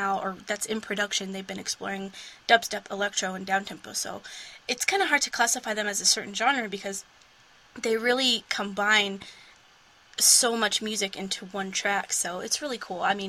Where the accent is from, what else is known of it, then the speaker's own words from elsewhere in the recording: Las Vegas, Nevada, United States; I think that's probably because I grew up in Vegas, so I'm dealing with 115 to 120 degree heat.